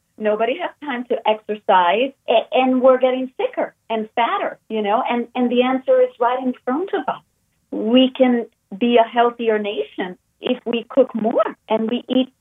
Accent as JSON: {"language": "English", "region": "Rio de Janeiro", "country": "Brazil", "tie": "born or raised there", "said": "growing up in Brazil, that wasn't very hard to do, because it lends to, you know, I grew up in Rio de Janeiro, which is it's a city right on the beach."}